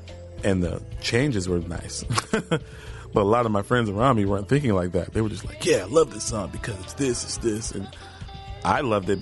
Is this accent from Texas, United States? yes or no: yes; Houston, Texas, United States; We both got – Bilal's from Philly. I'm from Houston. We both got full scholarships to the New School in Manhattan.